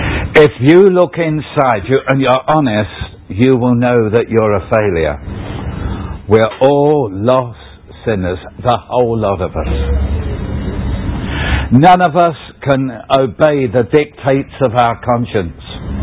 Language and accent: English; London, United Kingdom; born there; I was born in the East End of London.